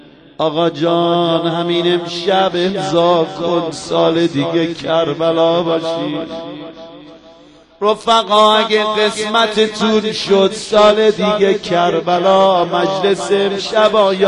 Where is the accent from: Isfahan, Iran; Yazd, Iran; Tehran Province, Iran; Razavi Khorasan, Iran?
Yazd, Iran; از یزد میام، شما بزرگواران از گوشه کنار میام.